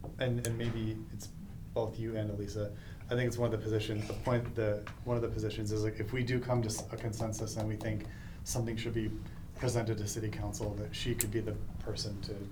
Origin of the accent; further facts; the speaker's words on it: Midwest, United States; I know I'm from the Midwest